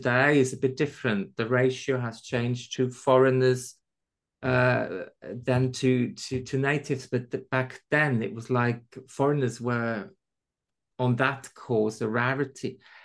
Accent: Switzerland; first language German; English is a second language; my surname is from Switzerland. So I'm not originally English. So my mother tongue is German.

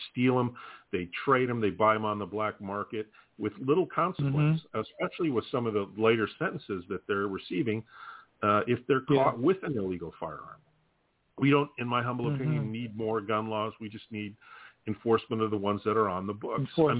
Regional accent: Minneapolis, Minnesota, United States; I mean, I grew up in Minneapolis.

